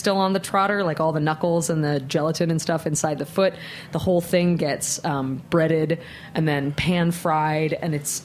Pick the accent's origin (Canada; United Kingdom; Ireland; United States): United States; East Coast; But, you know, I was raised in the East Coast, and I'm kind of a loud mouth